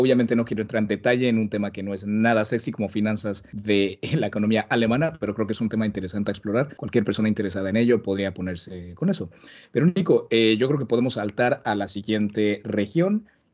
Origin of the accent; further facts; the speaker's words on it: Mexico; born there; empezando con México, con mi país natal.